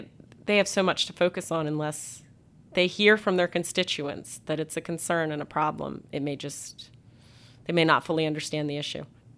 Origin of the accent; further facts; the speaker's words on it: Philadelphia, Pennsylvania, United States; Independence has a special place in my heart because I grew up in Philadelphia and spent a lot of time as a child showing any visitor that came into town.